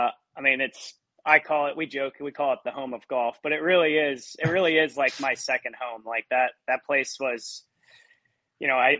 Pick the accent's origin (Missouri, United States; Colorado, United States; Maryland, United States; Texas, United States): Maryland, United States; bunch of guys I grew up with at the club that we grew up at in Maryland.